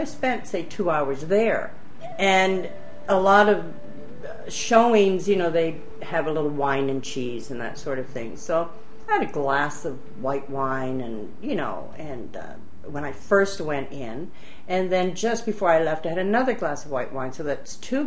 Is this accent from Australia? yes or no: no; Canada